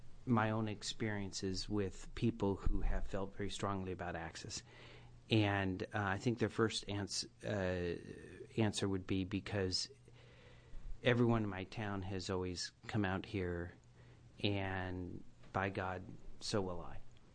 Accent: Condon, Oregon, United States; My parents, for an example, and I grew up in Condon.

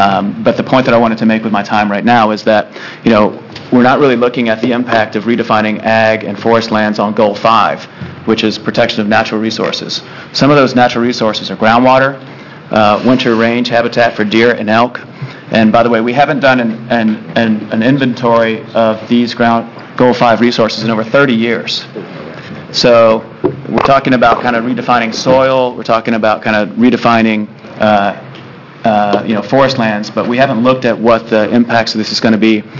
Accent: Georgia, United States; that's just the experience that I've had, growing up in Georgia.

